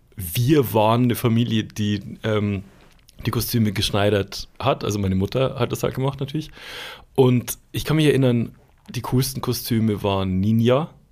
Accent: Bavaria, Germany; Ich kann mich auch erinnern, kannst du dich noch an so, bei uns in Bayern hieß es Erbsenpistolen.

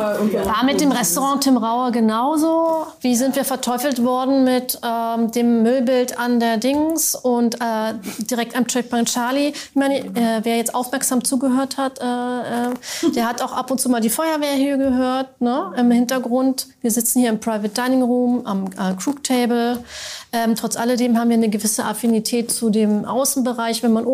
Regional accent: Berlin, Germany; Oft erst das mal als Berliner, sage ich jetzt mal, Probleme haben mit Veränderung

